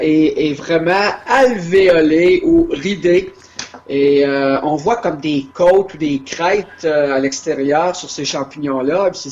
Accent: Quebec, Canada; ma région d'origine, c'est l'Abitibi-Témiscamingue

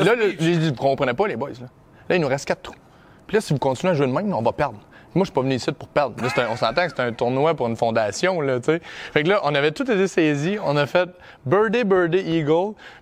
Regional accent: Trois-Rivières, Quebec, Canada; puis moi, je suis de Trois-Rivières, fait que je connais cette histoire-là.

